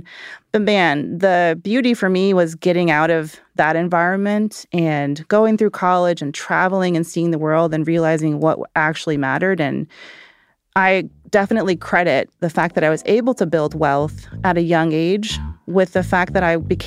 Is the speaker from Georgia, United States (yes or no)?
yes; Georgia, United States; I'm from Georgia, so they were a big deal, you know, and you would go into Bath and Body Works or go into, Belk.